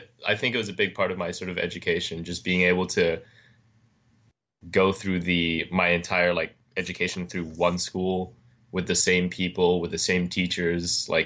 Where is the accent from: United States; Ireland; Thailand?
Thailand; also born or lived in Singapore / Hong Kong; I was born in Singapore, but my dad is Spanish and my mom is Thai. I think we lived in Singapore for like a year, lived in Hong Kong for a couple of years, and then moved to Thailand permanently.